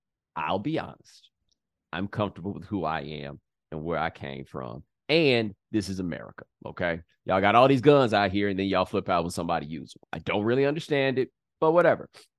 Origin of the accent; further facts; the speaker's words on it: Texas, United States; I have to admit, as some of you know, I'm from Texas.